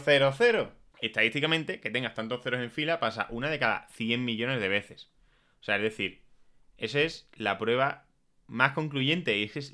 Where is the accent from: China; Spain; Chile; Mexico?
Spain; pero los españoles no somos como los venezolanos, aquí tenemos nuestras instituciones y tal